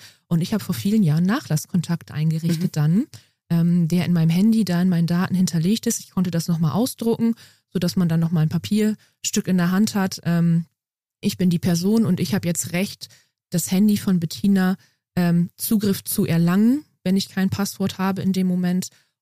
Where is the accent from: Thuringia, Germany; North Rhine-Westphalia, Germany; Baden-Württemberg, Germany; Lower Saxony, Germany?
Lower Saxony, Germany; ich komme aus der Grafschaft Bentheim.